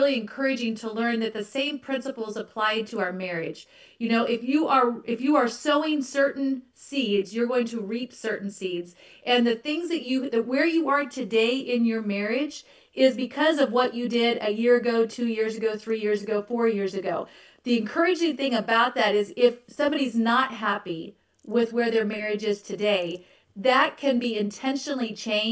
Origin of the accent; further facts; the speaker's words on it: Kansas, United States; David and I grew up in Central Kansas.